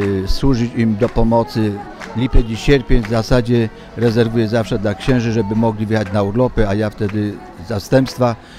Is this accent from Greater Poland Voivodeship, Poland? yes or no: yes; Koźmin Wielkopolski, Greater Poland Voivodeship, Poland; Ja z Koźmina te pochodzę, to mam dom rodzinny, jestem na ojcowiźnie, jestem emerytem już 3 lata